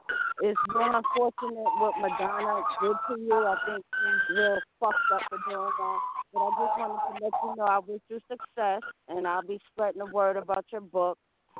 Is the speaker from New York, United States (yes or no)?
yes; Harlem, New York, United States; I wrote 2 books, Source Force and Source Force 2. I'm from Harlem.